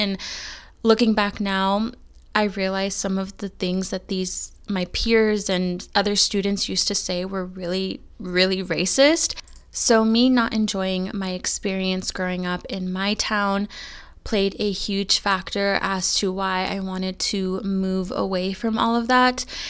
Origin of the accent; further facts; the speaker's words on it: California, United States; in my heart, I'm a California girl through and through. But personally, I always hated living in my hometown specifically. I grew up in a relatively small and very conservative town in California.